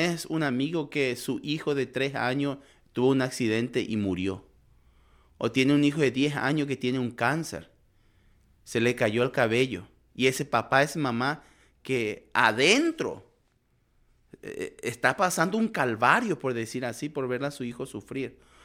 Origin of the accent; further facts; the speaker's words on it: Paraguay; moved away as an adult; also born or lived in Brazil; yo soy paraguayo, crecí, nací allá, después en Brasil, llegué aquí cuando tenía como 25 años.